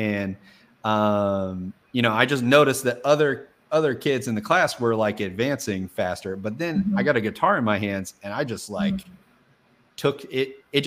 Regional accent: Kentucky, United States; also born or lived in Florida; I am, born and raised in Kentucky. Spent a little bit of time for the past few years in Florida.

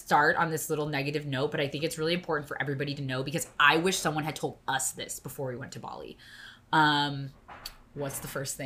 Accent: Arizona, United States; now in Hawaii, United States; I'm from Arizona, 120 degrees. We live in Hawaii, super humid in the summer.

